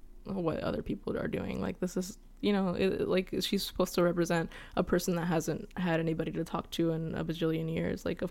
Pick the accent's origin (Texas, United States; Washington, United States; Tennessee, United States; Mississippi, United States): Texas, United States; So I got called out for sounding really Californian, and I'm like, okay, I'm a Texan, first of all.